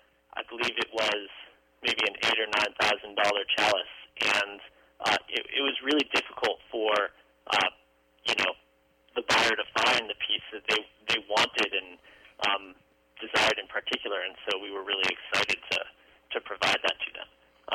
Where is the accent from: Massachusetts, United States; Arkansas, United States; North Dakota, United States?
Massachusetts, United States; I grew up outside of Boston, only a couple miles from Walden Pond